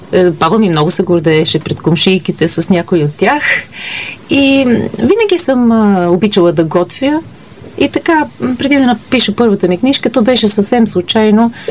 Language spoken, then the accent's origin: Bulgarian; Dimovo, Vidin Province, Bulgaria; also born or lived in Vratsa; Аз съм израсла в Северо-Западна България. В Димово съм ходила до 8-ми клас, след това във Враца.